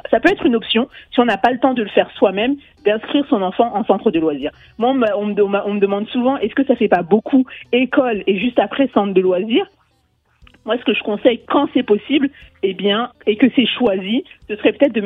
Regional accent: France; personnellement, j'ai grandi en province, en France.

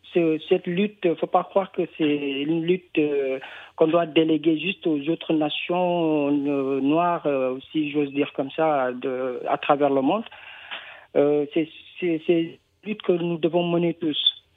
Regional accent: Senegal; moi-même je suis sénégalais

